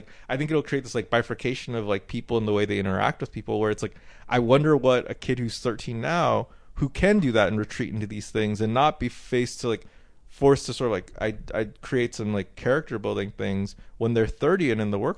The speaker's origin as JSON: {"language": "English", "town": "Knoxville", "region": "Tennessee", "country": "United States", "tie": "born or raised there", "said": "growing up in Tennessee was good because it, like, shaped... Being a Korean kid in Tennessee, in Knoxville, forces you to learn how to get along with a lot of different people."}